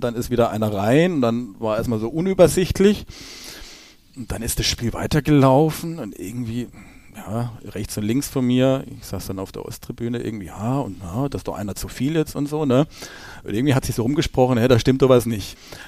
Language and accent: German; Freiburg, Baden-Württemberg, Germany; Ich komme aus Freiburg, gehe seit weit über 30 Jahren zum Sportclub